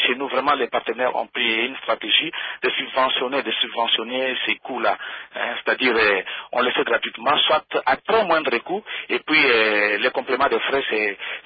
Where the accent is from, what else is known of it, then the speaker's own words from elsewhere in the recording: Maniema, DR Congo; Bon, ici chez nous, au Maniema